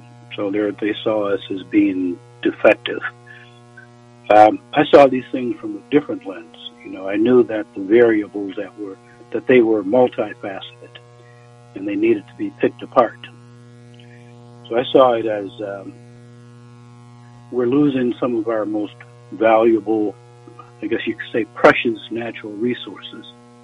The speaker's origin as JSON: {"language": "English", "region": "Alabama", "country": "United States", "tie": "born or raised there", "said": "And there were several spots right in my hometown, and near Mobile, Alabama, there is the Port of Mobile."}